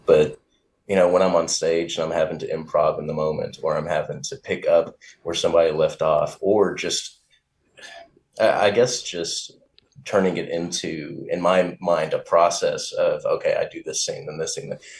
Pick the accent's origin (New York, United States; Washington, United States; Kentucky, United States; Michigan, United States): Kentucky, United States; Berea; I'm from Berea, Kentucky, originally, which is a very nice small town in Kentucky, sort of close to Lexington